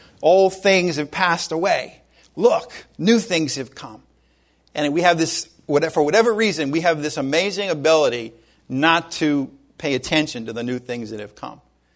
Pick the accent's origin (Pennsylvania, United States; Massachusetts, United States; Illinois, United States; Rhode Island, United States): Rhode Island, United States; about the size of my home state, Rhode Island, for 40 years.